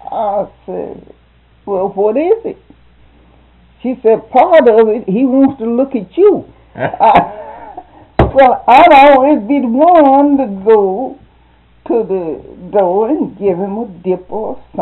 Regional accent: Grays, Georgia, United States; But when I grew up, I was brought up in Jones County at Grays, Georgia. That was the county seat of Jones, Grays.

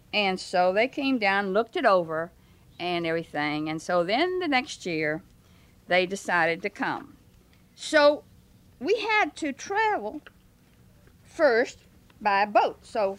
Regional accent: Virginia, United States; born there; Okay, I was born in Virginia.

